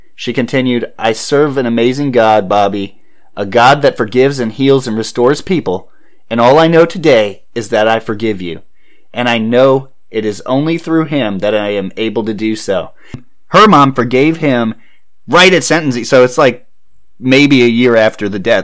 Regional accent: Canton, Ohio, United States; so I'm from Canton, but the North Canton area

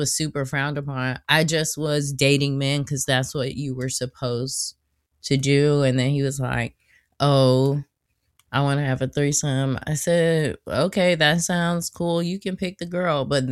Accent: the South, United States; Also, I grew up in the South in church.

